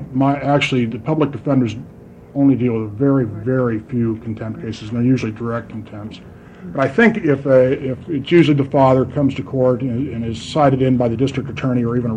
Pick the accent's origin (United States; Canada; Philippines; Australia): United States; Eugene, Oregon; I'm from Eugene.